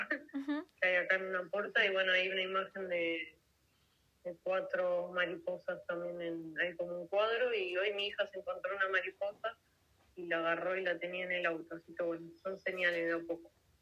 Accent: Buenos Aires, Argentina; Soy de Argentina, Buenos Aires.

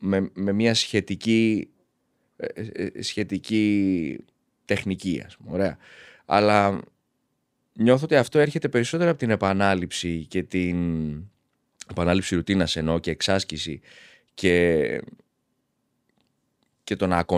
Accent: Albania; now in Greece; Συνήθως εγώ σαν Αλβανός έμπαινα στην ελληνική ομάδα.

